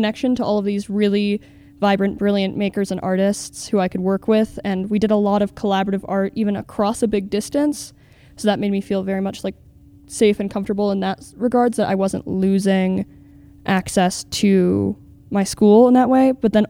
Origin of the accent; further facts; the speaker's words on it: Taos, New Mexico, United States; I am 18 years old, born and raised in Taos. I live in Ranchos.